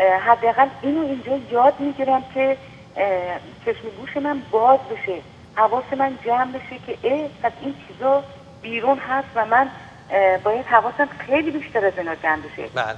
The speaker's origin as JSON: {"language": "Persian", "country": "Iran", "moved": "yes", "said": "تازه فرزن از ایران بلند شدم اومدم"}